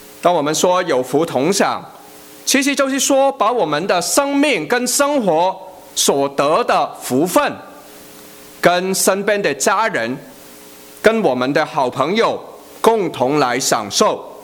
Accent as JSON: {"language": "Chinese", "country": "China", "said": "然后我们都是中国人，所以我们从中文字来看"}